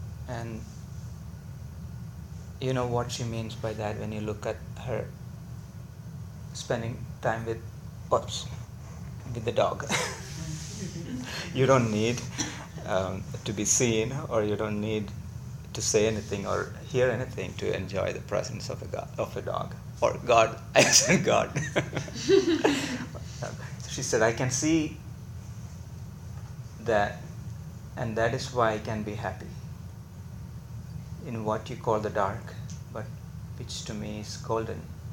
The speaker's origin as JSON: {"language": "English", "country": "India", "tie": "born or raised there", "said": "So I grew up in India, and I was very fortunate to be living with my grandmother and grandfather, because both of them were very much steeped in yoga tradition, and my mother also."}